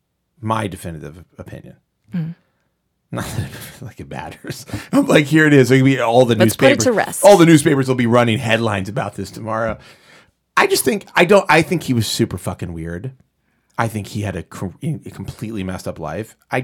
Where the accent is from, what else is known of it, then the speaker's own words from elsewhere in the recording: New York, United States; Ryan, you're from Long Island. I am from Long Island.